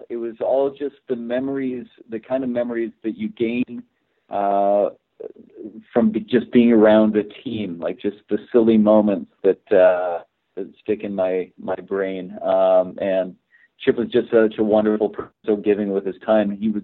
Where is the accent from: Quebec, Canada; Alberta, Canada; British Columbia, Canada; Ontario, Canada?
Alberta, Canada; Calgary; I grew up in Calgary, Alberta, Canada, which is about as far off the basketball beaten path as you can get.